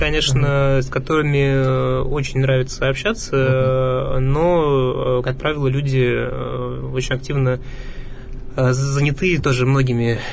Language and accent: Russian; Orenburg, Orenburg Oblast, Russia; now in Yekaterinburg, Russia; потому что я просто родом не из Екатеринбурга, я приехал сюда на 1000 километров с Южного Урала, из Оренбурга.